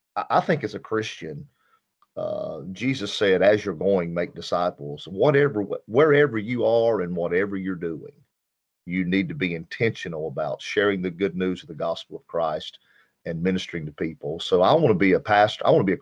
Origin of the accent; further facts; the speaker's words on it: Hickory, North Carolina, United States; I'm from Hickory, North Carolina, in the famous Hickory Speedway.